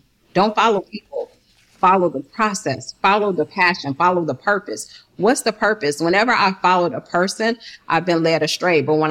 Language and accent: English; Chicago, Illinois, United States; now in Atlanta, United States; I'm originally from Chicago. So we're buying buildings in Chicago